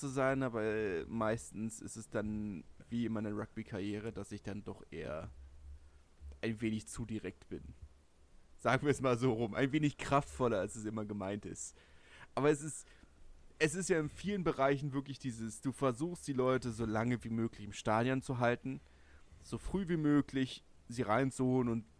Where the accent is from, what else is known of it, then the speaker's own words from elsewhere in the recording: southern France, France; Ich bin mit Dorfrugby im Süden aufgewachsen.